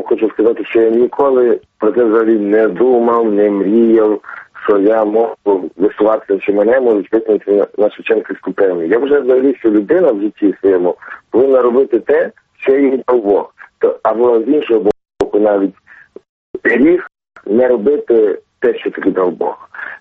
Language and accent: Ukrainian; Kosiv, Ivano-Frankivsk Oblast, Ukraine; я з Галичини, я з Косово, Івано-Франківської області.